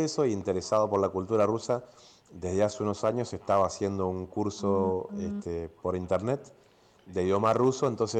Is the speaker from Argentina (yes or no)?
yes; Argentina; yo soy de Argentina, soy de un país que tiene dos islas invadidas por la OTAN